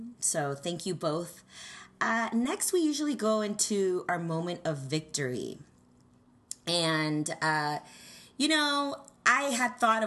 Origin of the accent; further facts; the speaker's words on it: California, United States; I've got to say I am from the Bay Area. I went to my first Warriors game. I think I was 18 years old.